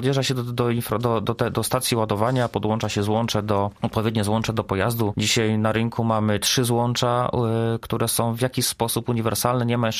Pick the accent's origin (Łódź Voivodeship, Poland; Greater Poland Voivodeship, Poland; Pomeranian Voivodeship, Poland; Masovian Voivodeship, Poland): Łódź Voivodeship, Poland; Sieradz; now in Zielona Góra, Poland; ja nie jestem rodowitym zielonogórzaninem. Ja jestem, pochodzę z innego miasta, tutaj przyjechałem na studia, pochodzę z Sieradza. Tutaj przyjechałem na studia